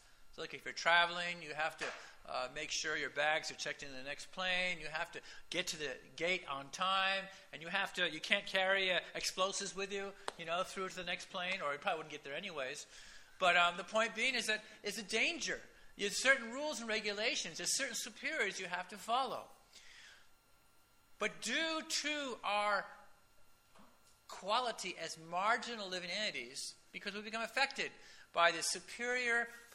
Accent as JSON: {"language": "English", "region": "the West", "country": "United States", "tie": "born or raised there", "said": "I grew up in the Western field in the U.S."}